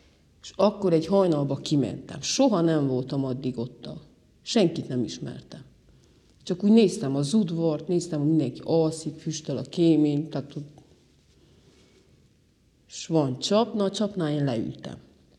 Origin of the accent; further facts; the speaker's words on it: Domokos, Maramureș, Romania; abban a faluban, ahol nevelkedtem, Domokoson, voltak barátaink